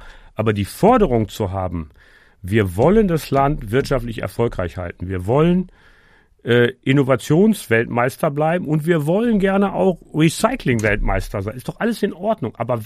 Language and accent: German; Dormagen, North Rhine-Westphalia, Germany; Ich bin groß geworden in Dormagen am Rhein